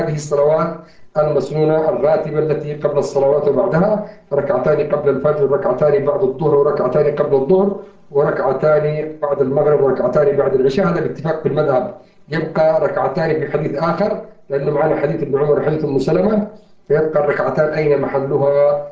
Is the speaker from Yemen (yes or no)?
yes; Yemen; في كل مسجد عندنا في اليمن، في أماكن كثيرة